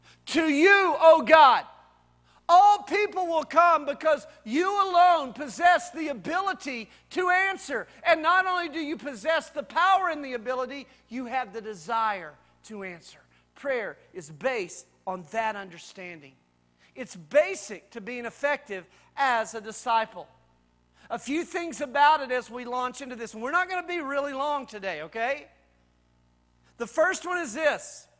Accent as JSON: {"language": "English", "town": "Amarillo", "region": "Texas", "country": "United States", "tie": "born or raised there", "said": "I mean, growing up in the Baptist church up in Amarillo, we had prayer meeting."}